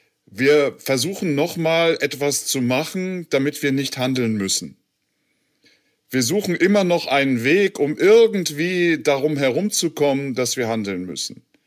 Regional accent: Germany; auch wenn das gerade als Deutscher so ein bisschen kontraintuitiv ist

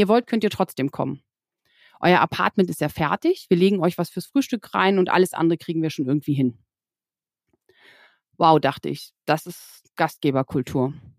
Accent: Lusatia, Germany; Mein Mann kommt aus dem Havelland, ich komme aus der Lausitz.

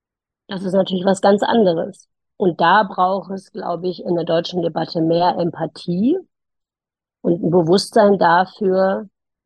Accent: Germany; Ja, also es ist natürlich so, dass wir als Deutsche eine andere Perspektive auf Verteidigung haben.

